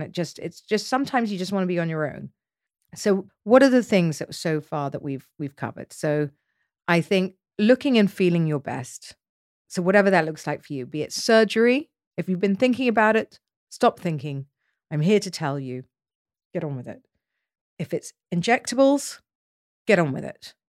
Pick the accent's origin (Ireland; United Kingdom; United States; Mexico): United Kingdom; South West England; I grew up in Dorset.